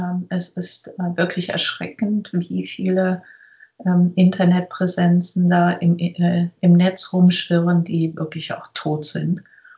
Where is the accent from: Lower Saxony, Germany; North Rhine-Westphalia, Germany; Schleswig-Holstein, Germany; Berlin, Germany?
North Rhine-Westphalia, Germany; Lünen; Ich komme aus Lünen, das ist nordöstlich von Dortmund.